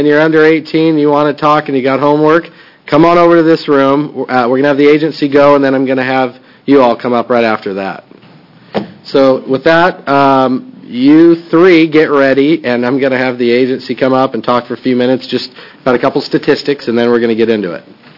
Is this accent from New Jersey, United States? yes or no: no; Coos Bay, Oregon, United States; I'm from Salem. I'm a representative from Salem. I grew up in Coos Bay. It's where my dad also grew up. My family's been in Oregon since 1850.